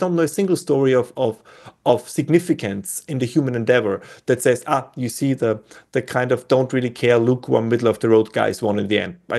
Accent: Austria; accent: Austrian/German; English is a second language; as you can tell from my accent as an Austrian/German

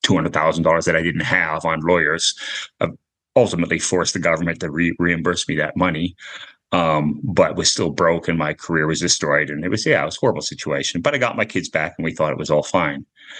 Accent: United States; also born or lived in New Zealand; I'm originally from the States.

